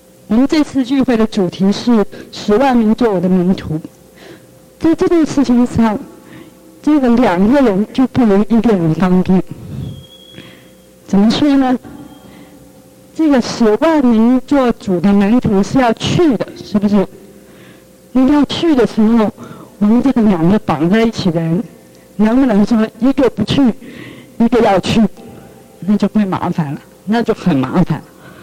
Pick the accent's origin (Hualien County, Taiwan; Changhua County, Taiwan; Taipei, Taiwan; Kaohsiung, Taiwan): Taipei, Taiwan; 我从小就在教会，就是在我台北的教会，我是从小在那个教会长大。